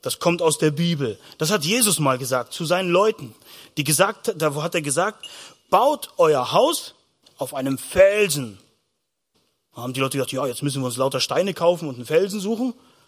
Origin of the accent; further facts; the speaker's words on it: Northern Germany, Germany; now in Austria; oder wir sind mittlerweile 14 Jahre in Österreich. Ich traue mich immer noch nicht Skifahren. Ich komme halt aus dem Norden Deutschlands